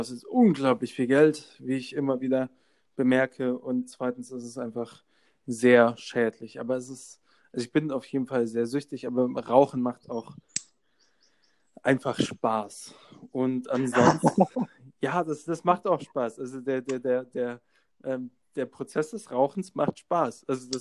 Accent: Baden-Württemberg, Germany; now in Dortmund, Germany; Also wir kommen beide aus der Nähe von Tübingen. Und ich wohne mittlerweile in Dortmund

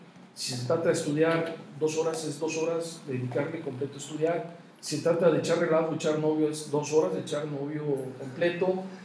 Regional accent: Chilpancingo, Guerrero, Mexico; born there; also born or lived in Mexico City; tengo 52 años de edad, yo nací en Chilpancingo, Guerrero, estudié en la Ciudad de México, mi esposa es de la Ciudad de México, tengo dos hijos

